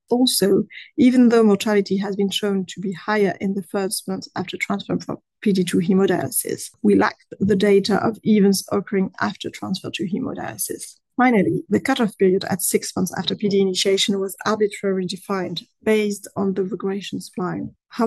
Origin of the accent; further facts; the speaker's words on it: Caen, Normandy, France; from France in Caen.